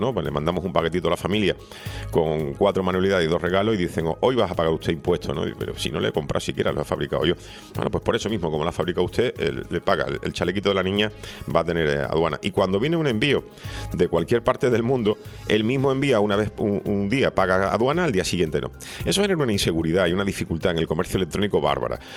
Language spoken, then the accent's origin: Spanish; Canary Islands, Spain; como canario que me siento orgulloso de ser aquí